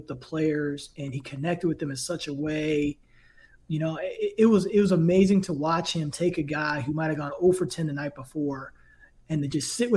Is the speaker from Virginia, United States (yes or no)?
yes; New Kent, Virginia, United States; Cause you know, I came from New Kent, Virginia, man, where like there was no basketball players coming out of there